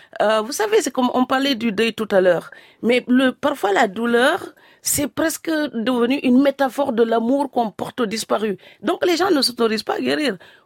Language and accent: French; Niodor, Fatick, Senegal; born there; Et l'île de Sangomar est un ancien lieu de culte en face de mon village natal d'ailleurs.